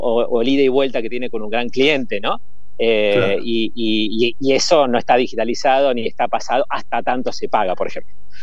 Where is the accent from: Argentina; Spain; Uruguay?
Argentina; nos compete, digamos, como argentinos y como miembros de la industria